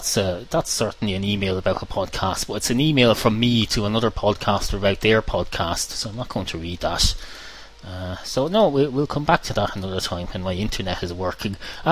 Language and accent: English; United States; And I'm an American, so I talking a big voice, and have a big booming voice